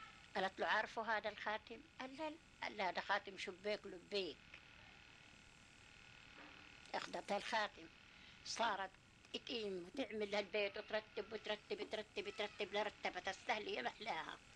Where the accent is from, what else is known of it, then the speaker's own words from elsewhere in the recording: Palestine; احنا بقى فلسطيني